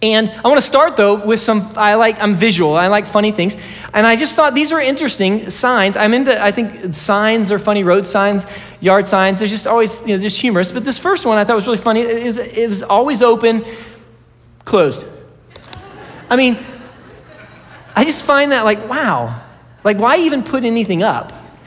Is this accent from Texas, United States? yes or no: yes; Texas, United States; And I am from, I'm from the United States of Texas.